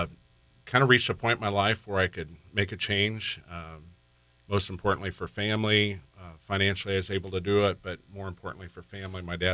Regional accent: Salina, Kansas, United States; I actually grew up in Salina, Kansas.

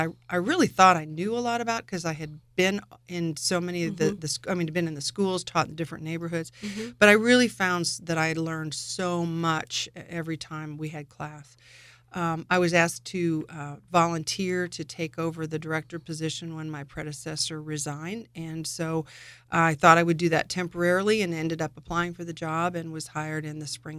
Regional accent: St. Louis, Missouri, United States; also born or lived in East Coast / Midwest / West Coast; Well, I grew up moving quite a bit because my father was with Monsanto. And so we moved from the East Coast to the Midwest, to the West Coast, back to the East Coast, and then eventually landed in St. Louis. And that's where I went to junior high and high school.

